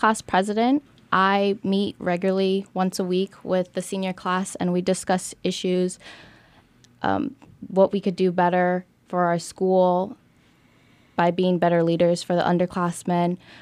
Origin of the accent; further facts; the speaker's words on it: Anchorage, Alaska, United States; I'm from Anchorage, Alaska.